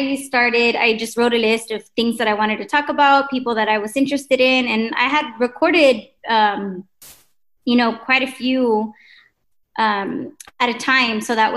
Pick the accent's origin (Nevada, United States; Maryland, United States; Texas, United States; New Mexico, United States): Texas, United States; and you know, I'm from Texas, so I'm from the South.